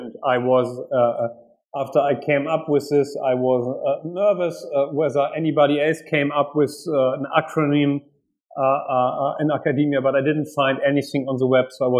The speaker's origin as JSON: {"language": "English", "country": "Germany", "second_language": "English", "said": "this is a sport dominated by my home country, Germany"}